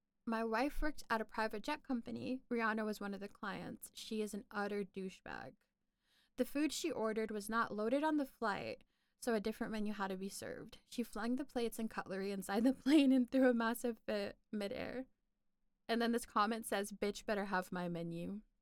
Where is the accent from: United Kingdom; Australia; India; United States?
United States; Nashville, Tennessee; I'm from Nashville, and she was, of course, a legend.